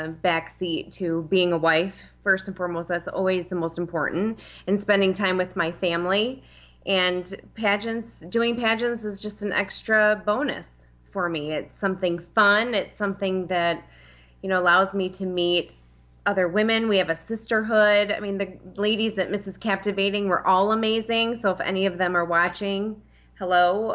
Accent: Monroe, Michigan, United States; She's actually from my hometown of Monroe. She lives five minutes from me.

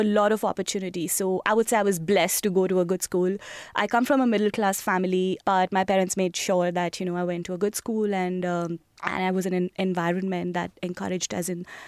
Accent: New Delhi, Delhi, India; born there; I was born in India, in the capital, New Delhi.

